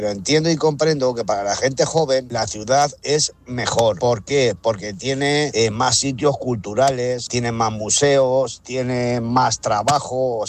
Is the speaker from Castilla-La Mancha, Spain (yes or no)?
yes; Daimiel, Castilla-La Mancha, Spain; yo soy de pueblo. Yo soy de Daimiel, provincia de Ciudad Real, un pueblo manchego, donde se vive muy, muy tranquilo y aparte de eso se come muy bien.